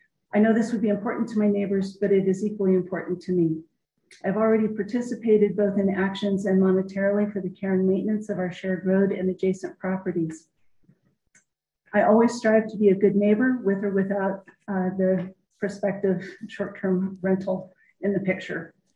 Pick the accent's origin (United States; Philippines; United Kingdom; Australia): United States; Albuquerque, New Mexico; I hail from Albuquerque, New Mexico, and have explored, lived in, and loved the desert and mountain Southwest all my life.